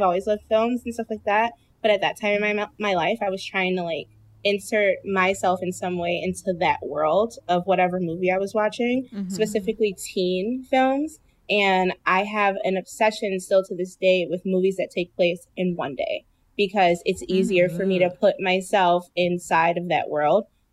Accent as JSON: {"language": "English", "town": "Detroit", "region": "Michigan", "country": "United States", "said": "I'm from Detroit."}